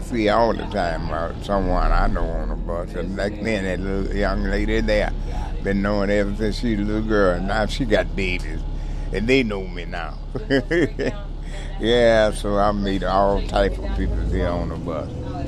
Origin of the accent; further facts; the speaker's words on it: Roganville, Texas, United States; born there; moved away as an adult; now in Oakland, United States; I was born in Roganville, Texas, in 1924.